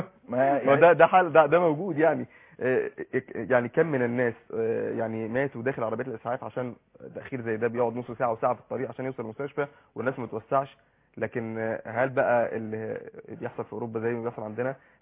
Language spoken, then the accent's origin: Arabic; Upper Egypt, Egypt; ده منتشر يمكن اكتر حتى في الصعيد، انا من الصعيد